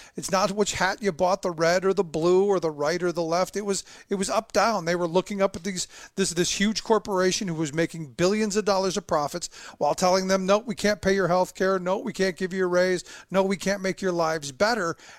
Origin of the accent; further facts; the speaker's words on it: Ohio, United States; also born or lived in Pennsylvania; not at the levels that I'm used to growing up in Ohio or living in Pennsylvania, but still there are strong union ties in these communities.